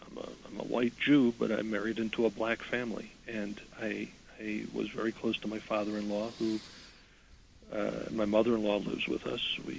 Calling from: Colorado Springs, Colorado, United States; in Colorado Springs again.

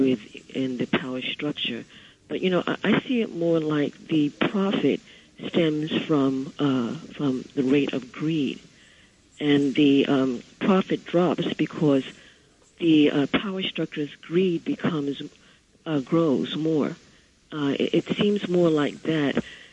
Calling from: Brooklyn, New York, United States; I'm calling from Brooklyn.

